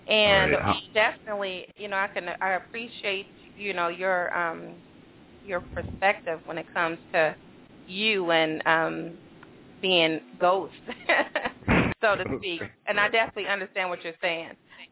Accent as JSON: {"language": "English", "region": "West Coast", "country": "United States", "also_born_or_lived": "South", "said": "you know, I'm from the West Coast, so I definitely, and I've lived in the South as well"}